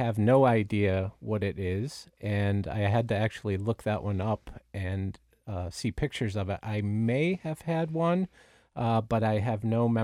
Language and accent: English; New York, United States; That's another one from my childhood growing up in Western New York that we would have frequently.